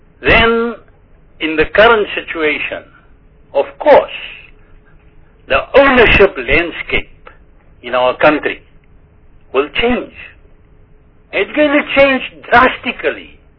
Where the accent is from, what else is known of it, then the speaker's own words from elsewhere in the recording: South Africa; I'm a South African, finish and klaar.